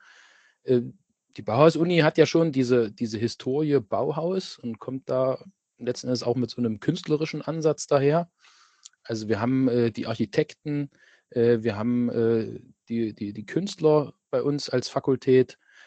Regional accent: Germany; Na, ich komme ja aus der Ecke hier. Also ich bin so in diesem Grenzgebiet zwischen Thüringen und Sachsen-Anhalt beheimatet und habe ja in Leipzig und Dresden studiert und wollte dann irgendwann wieder zurück in die heimatliche Gegend. Und da hat es mich letzten Endes dann nach Weimar verschlagen.

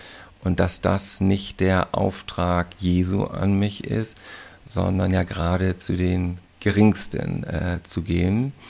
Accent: Hamburg, Germany; Ja, also ich bin aufgewachsen in Hamburg, wie ich sagte. Mein Vater ist Pastor und deswegen war ich also immer im christlichen Kontext unterwegs

